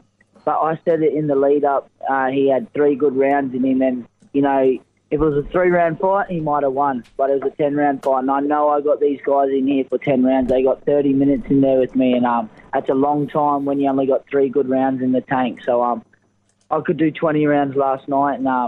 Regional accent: Caboolture, Queensland, Australia; I'm from Caboolture, and that's a pretty hard-nosed sort of section of Brisbane. So I grew up playing footy

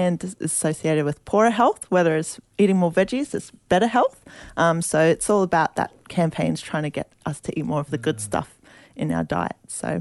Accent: Brisbane, Queensland, Australia; also born or lived in South Africa; my family, we're from South Africa, but I moved here when I was like two, so not really. Yeah. And then, yeah, like we grew up in Brizzy, Gold Coast region.

